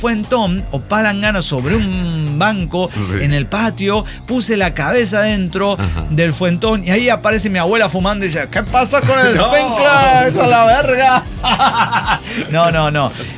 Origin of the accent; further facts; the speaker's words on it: Mexico City, Mexico; Y nosotros, como buenos chilangos, descendientes de guerreros